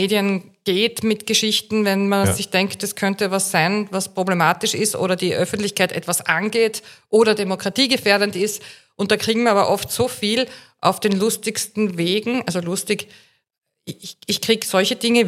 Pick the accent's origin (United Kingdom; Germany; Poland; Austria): Austria; Graz, Styria; wenn du als Grazerin wohin kommst, das höre ich auch sehr oft von anderen Grazerinnen, die in Wien leben